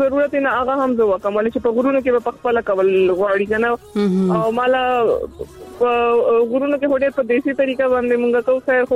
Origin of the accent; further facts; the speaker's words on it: Khyber Pakhtunkhwa, Pakistan; زه پښتانه یم